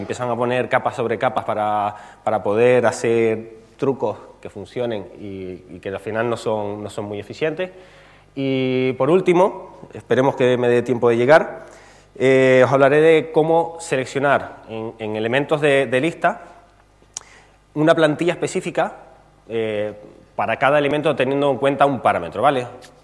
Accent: Canary Islands, Spain; vengo de Tenerife

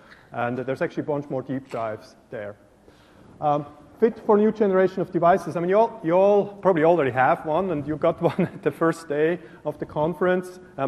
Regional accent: Switzerland; accent: Swiss; as you can hear from my accent. I'm from Switzerland.

